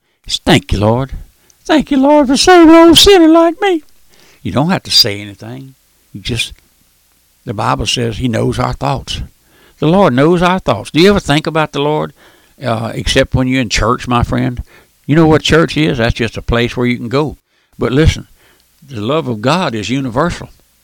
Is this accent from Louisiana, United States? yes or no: yes; Louisiana, United States; born there; I was born out here in South Louisiana on a strawberry farm, and my dad and my mother were poor.